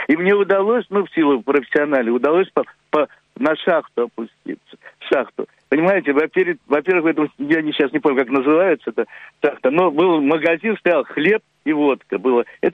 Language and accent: Russian; Saint Petersburg, Russia; когда я говорил, что я из Петербурга приехал, это было поразительно.